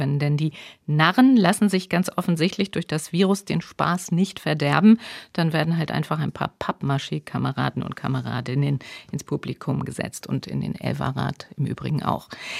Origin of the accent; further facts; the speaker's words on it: Hamburg, Germany; Ja, ich komme aus Hamburg